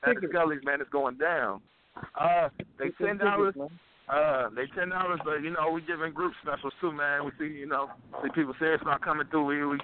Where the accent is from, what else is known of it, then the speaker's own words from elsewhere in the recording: Florida, United States; now in Columbus, United States; Everywhere we go, we still repping for Columbus because I'm from Florida. I've been living here about 10 years.